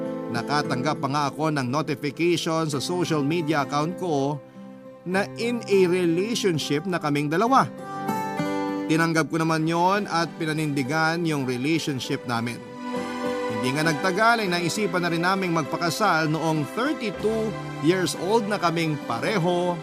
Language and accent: Tagalog; Central Luzon, Philippines; 34 years old na sa ngayon. Taga Bulacan po ako pero yung trabaho ko ay nasa Makati.